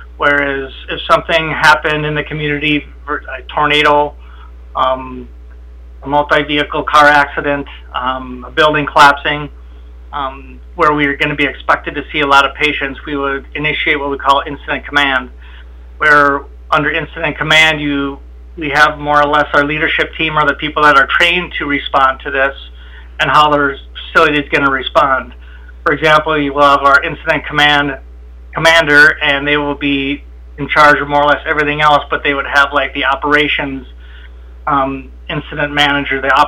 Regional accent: Warren, Minnesota, United States; Yeah, okay, well, I grew up in Warren, Minnesota, and soon after high school, I graduated in 1989, and I joined the Navy.

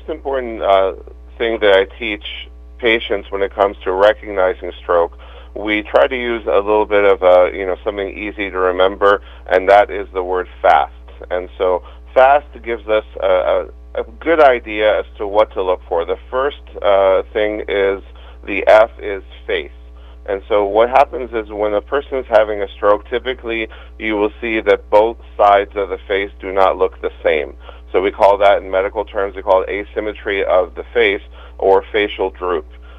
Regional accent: Maryland, United States; Well, I grew up in Maryland, anyone's familiar with Towson State University, so grew up about 45 minutes away from there in Harford County.

